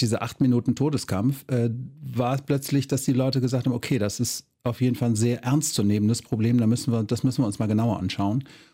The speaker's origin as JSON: {"language": "German", "town": "Cologne", "region": "North Rhine-Westphalia", "country": "Germany", "said": "wenn man so aussieht wie ich, kann man nicht verleugnen, wo man herkommt. Ich komme aus Köln."}